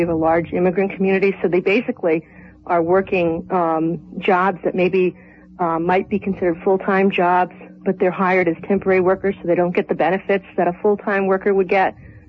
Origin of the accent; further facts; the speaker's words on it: Rhode Island, United States; I'm from Rhode Island.